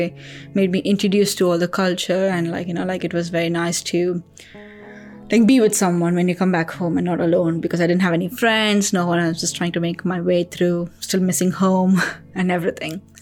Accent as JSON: {"language": "English", "town": "Chennai", "region": "Tamil Nadu", "country": "India", "moved": "as an adult", "lives_now": "United Kingdom", "said": "I am originally from Chennai, which is part of Southern India. Moved to UK in 2010 for my master's and ever since I've been here. Chennai is a beautiful, it's one of the biggest, fourth largest metro city in India. It's by the seaside"}